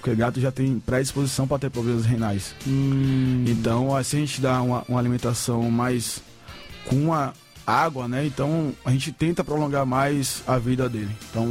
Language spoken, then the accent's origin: Portuguese; Ilhéus, Bahia, Brazil; não aqui em Salvador, mas na outra cidade, né, que eu sou natural de Ilhéus